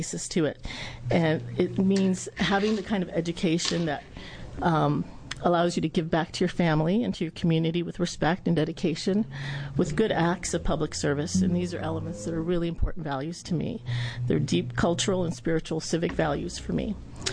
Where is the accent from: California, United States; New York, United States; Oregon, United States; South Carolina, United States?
Oregon, United States; Portland; And I hail from Portland, District 23, and I've been a resident now for 29 years here in Oregon.